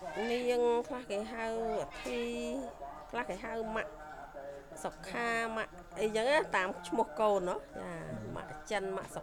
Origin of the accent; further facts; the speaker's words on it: Pursat, Cambodia; ស្រុកកំណើតខាងឪពុកម្ដាយខ្ញុំអ្នកពោធិ៍សាត់កាលខ្ញុំនៅក្មេងៗគឺនៅខេត្តពោធិ៍សាត់នឹងឯងចា